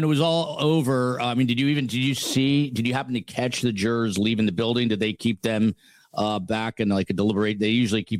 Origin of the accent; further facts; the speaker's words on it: New Jersey, United States; I'm from Jersey.